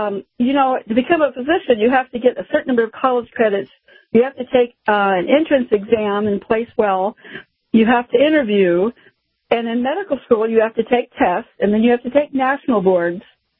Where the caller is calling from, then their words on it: San Francisco, California, United States; San Francisco.